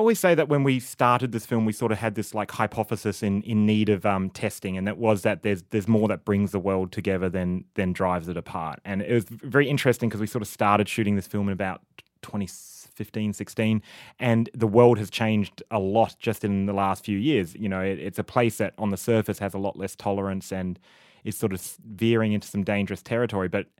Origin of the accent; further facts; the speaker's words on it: Australia; And we're from Australia.